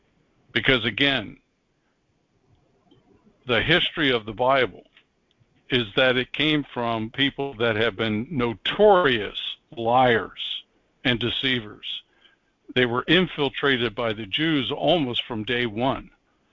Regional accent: Pennsylvania, United States; accent: Pennsylvania Dutch; when I spoke with the Pennsylvania Dutch accent, the Amish accent that I grew up with in Pennsylvania, when I went to the high school in New Jersey

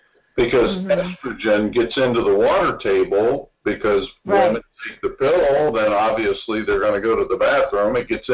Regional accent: United States; and I grew up in Amish country, and every farmhouse in Amish country has a large pantry and a storehouse of food and supplies

